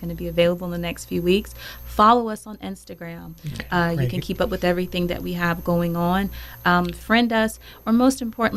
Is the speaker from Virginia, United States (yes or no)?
yes; Roanoke, Virginia, United States; So I'm originally from Roanoke, Virginia.